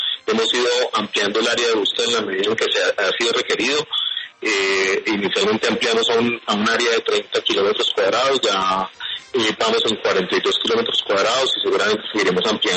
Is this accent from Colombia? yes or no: yes; Colombia; la idea es que igualmente nos unamos como colombianos